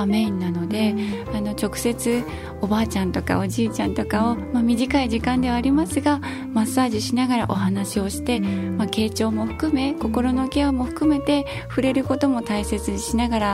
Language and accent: Japanese; Iino, Fukushima, Japan; 自分の実家が飯野町で